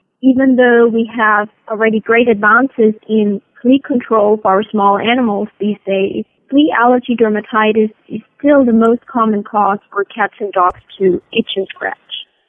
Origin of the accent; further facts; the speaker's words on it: Salzburg, Austria; English is a second language; moved away as an adult; now in United States; I'm an Austrian native. I grew up in Salzburg. Maybe familiar with Salzburg from The Sound of Music.